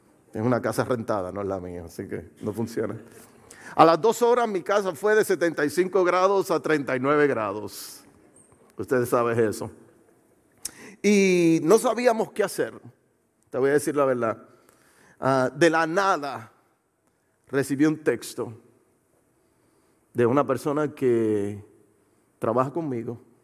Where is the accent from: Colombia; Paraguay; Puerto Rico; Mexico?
Puerto Rico; now in United States; yo soy del sur de la Florida, originalmente de Puerto Rico.